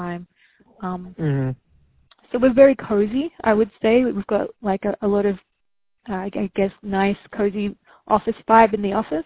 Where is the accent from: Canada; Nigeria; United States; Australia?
Australia; I have a different Australian accent. Everyone's like, are you British or Australian? And I'm like, no, but I'm Australian. It's just Australia has four different accents.